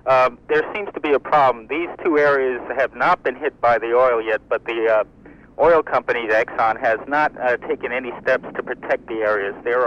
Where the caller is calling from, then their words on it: Whittier, Alaska, United States; Yes, Mr. Cotton, I'm a fisherman from Whittier, and I would like to enlist your assistance in saving two of the most beautiful areas on the planet, Port Wells and Port Nelly Juan